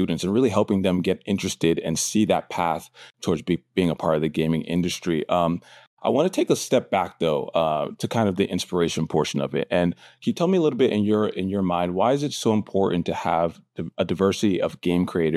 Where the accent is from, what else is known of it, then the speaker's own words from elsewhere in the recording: Brooklyn, New York, United States; as someone who I grew up in Brooklyn and I always would flip through magazines and see so many things about the gaming industry that were on the West Coast.